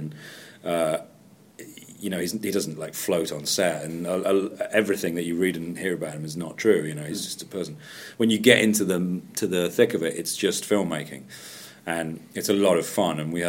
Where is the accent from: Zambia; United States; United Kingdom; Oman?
United Kingdom; being British and Benji being British as well, I got to add a little bit of the sort of minutiae of the lines.